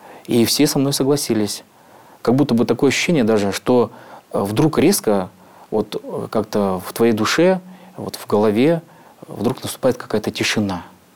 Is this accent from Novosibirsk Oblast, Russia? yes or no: yes; Novosibirsk, Novosibirsk Oblast, Russia; Я говорю: «Я из Новосибирска».